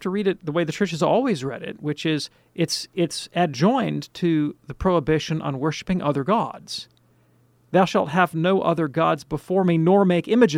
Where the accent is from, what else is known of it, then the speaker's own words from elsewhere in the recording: Alabama, United States; I grew up in the Protestant community, fundamentalist, Alabama, Bible Belt.